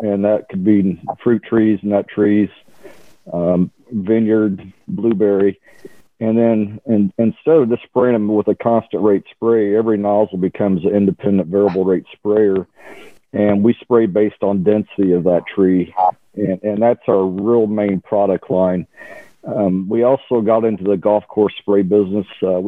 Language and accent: English; Columbus, Indiana, United States; I went to, grew up in Columbus, Indiana, middle class all the way.